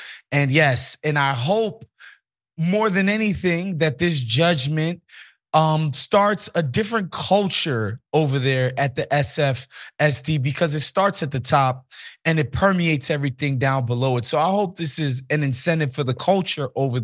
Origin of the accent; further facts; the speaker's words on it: Brooklyn, New York, United States; also born or lived in Queens, United States; I'm from Brooklyn and Queens, New York, man. They won't catch me slipping out there.